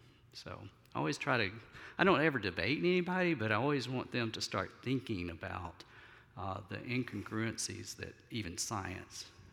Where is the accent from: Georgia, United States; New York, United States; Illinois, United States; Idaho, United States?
Georgia, United States; also born or lived in South Alabama; growing up in South Georgia and South Alabama, that was very common